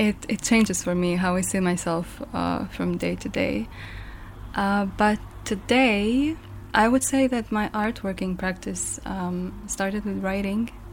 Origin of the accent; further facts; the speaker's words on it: Zagreb, City of Zagreb, Croatia; I'm from Zagreb, and I'm an intermediate artist.